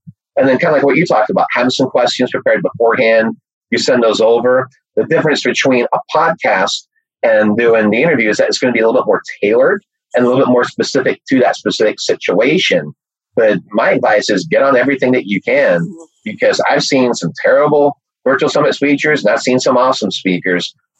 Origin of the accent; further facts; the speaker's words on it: England, United Kingdom; I mean, I'm English